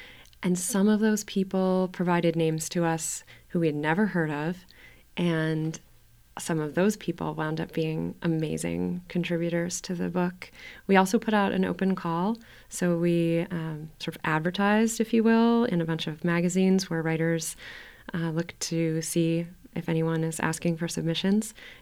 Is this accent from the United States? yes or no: yes; Cleveland, Ohio, United States; I came from Cleveland, Ohio.